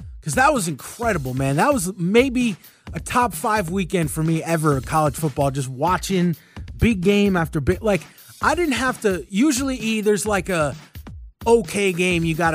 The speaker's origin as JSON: {"language": "English", "region": "New York", "country": "United States", "tie": "born or raised there", "said": "As you said, I grew up in New York, Giants, Super Bowls. I grew up a Jets fan."}